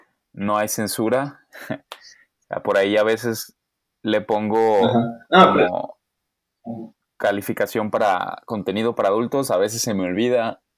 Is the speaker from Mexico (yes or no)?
yes; Guadalajara, Jalisco, Mexico; Soy de Guadalajara y ya estoy viviendo en Guadalajara ahorita.